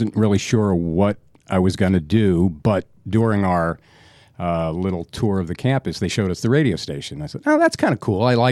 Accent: New Jersey, United States; I defend my home state all the time.

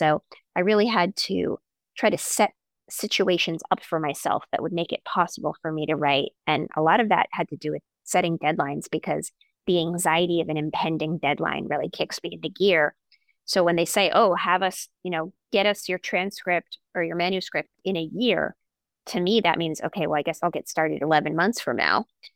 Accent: California, United States; I grew up in Silicon Valley.

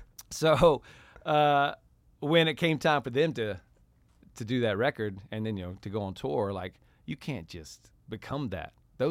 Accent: West Virginia, United States; He just kept saying to me, because he's from Kentucky, I'm from West Virginia.

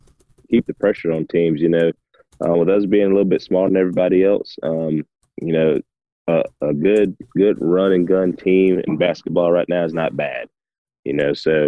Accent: Tifton, Georgia, United States; You know, PJ Horn is a Tifton product. You know, he's from my hometown, Tiff County, and I watched them win a state championship at Tiff County.

